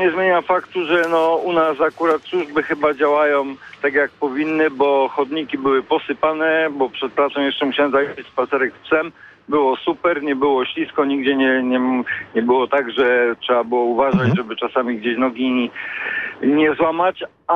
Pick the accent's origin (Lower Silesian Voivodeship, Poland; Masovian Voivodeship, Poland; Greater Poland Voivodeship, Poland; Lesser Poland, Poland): Greater Poland Voivodeship, Poland; Ja z kolei jestem z Zamiedzy, można powiedzieć, do Ostrowa Wielkopolskiego.